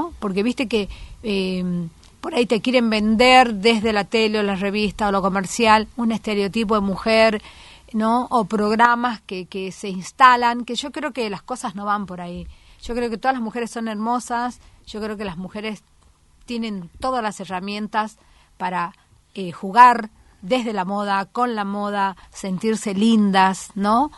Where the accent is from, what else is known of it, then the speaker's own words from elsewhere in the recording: Tucumán, Argentina; now in Buenos Aires, Argentina; Bueno, yo soy tucumana.